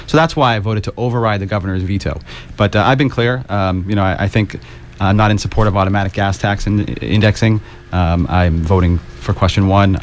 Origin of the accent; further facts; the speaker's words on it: Massachusetts, United States; I grew up here on the South Shore, and now I live in Duxbury with my wife, Leslie, and our two young children.